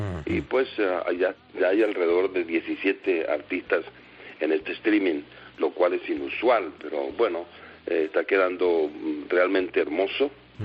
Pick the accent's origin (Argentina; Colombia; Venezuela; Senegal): Venezuela; now in Miami, United States; Estamos en Miami, hace bastante tiempo ya. Yo vine de Venezuela a Miami en el año 80. Aquí hemos permanecido un tiempo, aunque pasamos un par de años en Los Ángeles